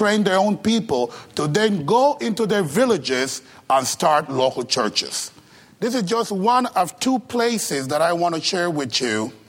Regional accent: Costa Rica; English is a second language; I'm originally from Costa Rica, so that's the reason for the accent.

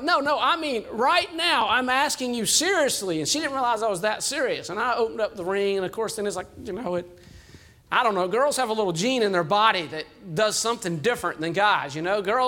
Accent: Georgia, United States; I was from South Georgia.

